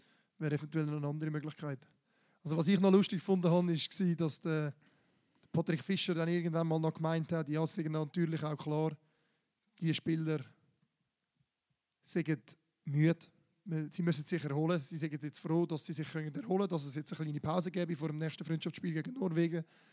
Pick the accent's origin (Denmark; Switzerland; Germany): Switzerland; dann müssen wir uns nicht schämen, als Schweizer im Zug umeinander zu laufen